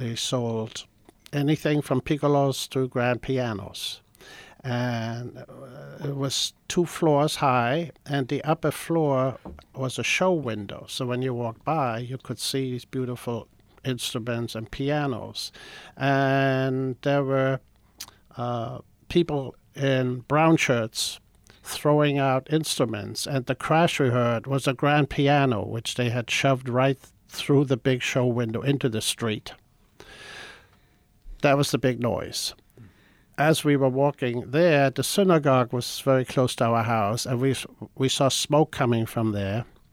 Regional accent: Lübeck, Schleswig-Holstein, Germany; My parents and I were sitting in our apartment in my hometown, Lübeck. It's in northern Germany, close to Denmark, Netherlands, Sweden.

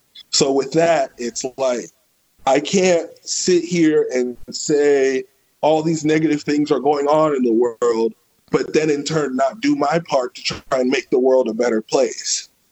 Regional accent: Bloomington, United States; now in Georgia, United States; I was growing up in Bloomington. In Bloomington, everything was kind of hush-hush and like people weren't as open with their feelings. Now, here in Georgia

